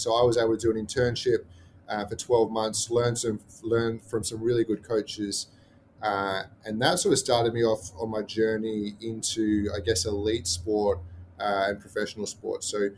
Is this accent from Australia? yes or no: yes; Australia; accent: Australian; like you said, my accent is probably softened, but Australian initially.